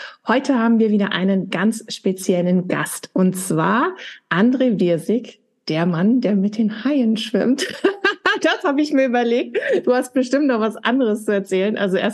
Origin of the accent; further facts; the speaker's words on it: Schleswig-Holstein, Germany; ich komme ja aus Schleswig-Holstein